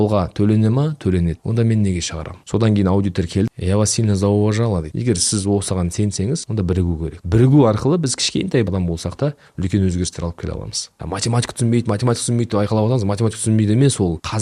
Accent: Shalkar, Aktobe Region, Kazakhstan; moved away as an adult; also born or lived in Astana; now in East Kazakhstan Region, Kazakhstan; Туып өскен жерім сол Ақтөбе облысы Шалқар қаласы. Кейін Ақтөбеде мектепке барып, мектеп бітіріп Астанаға университетке түстік. 2006-дан 2022-ге дейін өміріміз Астанада өтті.

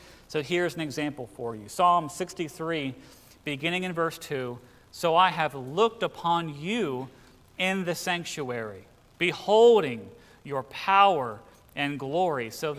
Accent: Virginia, United States; I grew up in the East Coast of Virginia. I didn't know college football was even a thing that people cared about.

